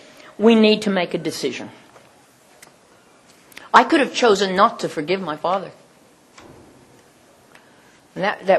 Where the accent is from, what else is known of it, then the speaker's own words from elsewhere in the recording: Oklahoma, United States; And when I was a kid, we used to walk along the riverbanks, and because I grew up in Indian Territory.